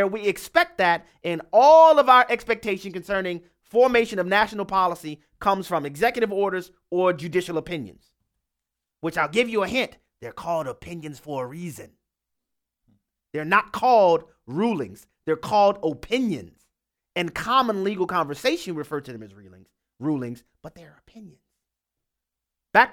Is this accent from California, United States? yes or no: no; Louisiana, United States; We'll go next to my home state of Louisiana